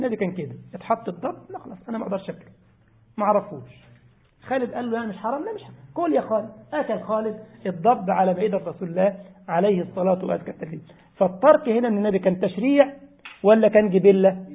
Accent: Egypt; زي بالضبط احنا عندنا في مصر الاكله اسمها الكوارع، صحيح؟

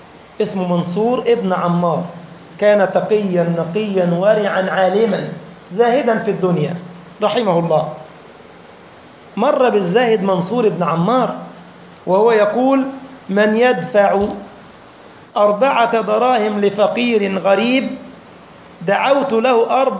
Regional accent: Egypt; now in Libya; عندنا في مصر بيسموها كده، معرفش هنا بيسموها ايه، بيسموها ايه في ليبيا يا دكتور؟

